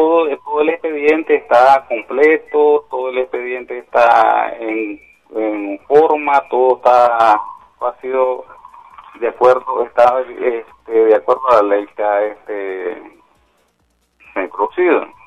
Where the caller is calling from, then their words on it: Managua, Nicaragua; de Managua.